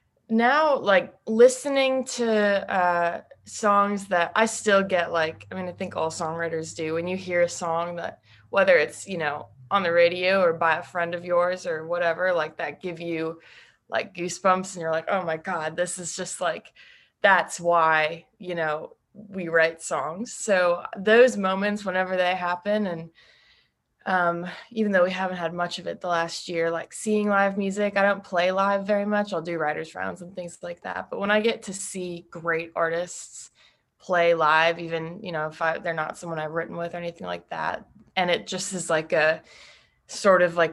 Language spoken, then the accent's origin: English; Chicago, Illinois, United States; Because I'm from Chicago, so there wasn't really a big country presence there.